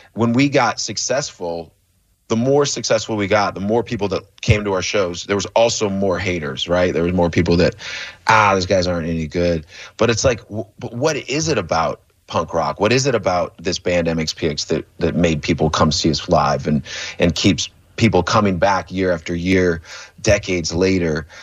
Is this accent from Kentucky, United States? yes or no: no; Bremerton, Washington, United States; You know, I was born and raised here in Bremerton, and obviously I've been all over Washington.